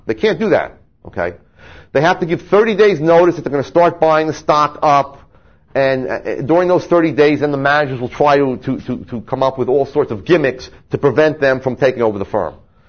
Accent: New Jersey, United States; from my home state of New Jersey.

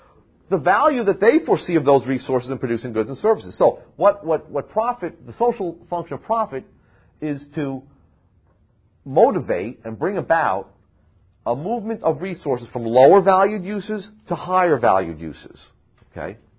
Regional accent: New Jersey, United States; You forget that my name ends in a vowel and I'm from New Jersey

